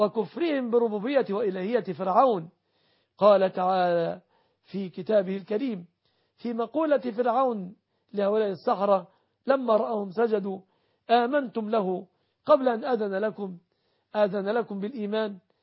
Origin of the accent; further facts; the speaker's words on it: Egypt; بلادنا مصر